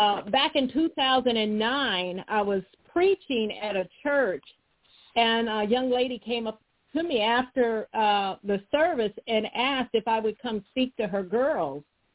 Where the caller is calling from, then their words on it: Camden, New Jersey, United States; I'm calling from Camden, New Jersey.